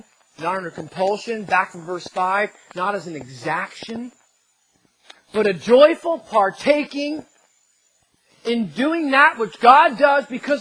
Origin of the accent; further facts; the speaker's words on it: East Coast, United States; I know He didn't say guys, but I'm from the East Coast, so I say it.